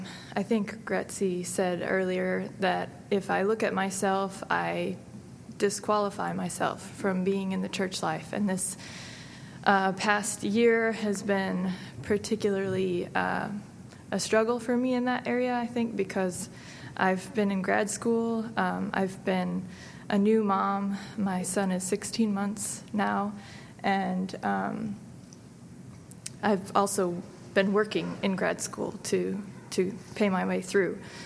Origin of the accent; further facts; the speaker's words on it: Fairborn, Ohio, United States; we're from Fairborn, Ohio, in the church there.